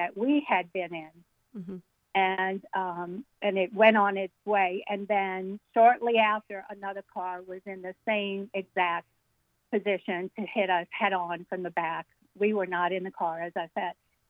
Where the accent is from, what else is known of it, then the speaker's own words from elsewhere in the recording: New Orleans, Louisiana, United States; I lived in New Orleans. I'm from New Orleans.